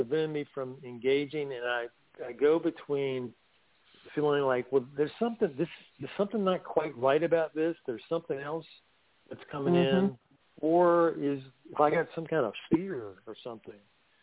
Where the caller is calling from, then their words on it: North Carolina, United States; I'm calling from the Blue Ridge Mountains of North Carolina. How y'all doing?